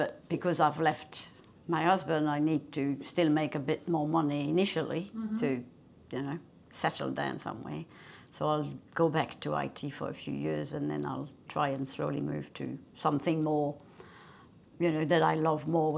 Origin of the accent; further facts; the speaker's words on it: Belgium; first language French; English is a second language; moved away as an adult; now in Sydney, Australia; I am 57 and I am from Belgium, French speaking, as you can tell. And so I moved to Australia when I was in my 20s after backpacking around the world for about 12 months.